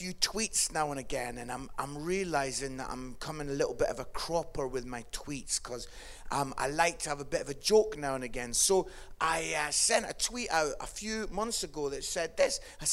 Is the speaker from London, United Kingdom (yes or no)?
no; Scotland, United Kingdom; England won at cricket, and I'm obviously Scottish, so I'm not interested in cricket at all.